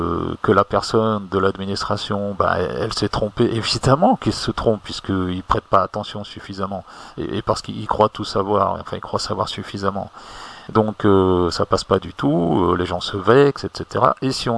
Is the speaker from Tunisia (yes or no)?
no; France; moved away; Moi, je suis français, même si je vis plus en France, je suis français.